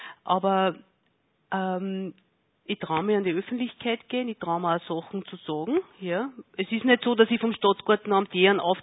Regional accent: Linz, Upper Austria, Austria; Habe ich mich halt total als Linzerin gefreut

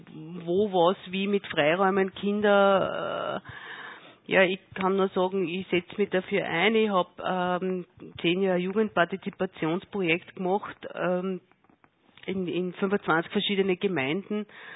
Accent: Linz, Upper Austria, Austria; Habe ich mich halt total als Linzerin gefreut

